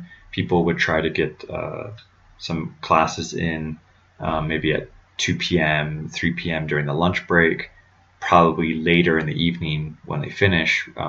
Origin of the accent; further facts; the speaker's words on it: United States; now in France; And as an American, I remember, well, if when I was working in the States